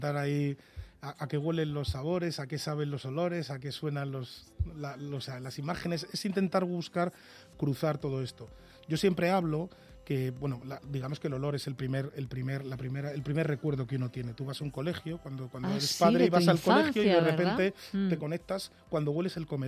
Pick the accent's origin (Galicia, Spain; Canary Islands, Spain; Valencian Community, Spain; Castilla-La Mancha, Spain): Galicia, Spain; yo automáticamente intento transportarme a Galicia, como soy gallego además, intento transportarme allí, ver cómo era la ría en la época además donde yo veraneaba, que eran los años 80